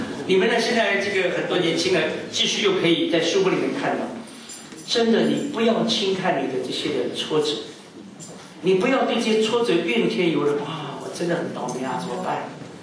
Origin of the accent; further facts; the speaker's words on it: China; 我们中国人最会读书